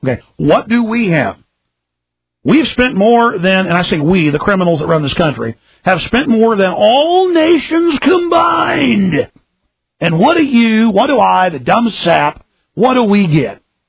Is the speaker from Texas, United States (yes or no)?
yes; Dallas, Texas, United States; Living in Dallas, growing up in Dallas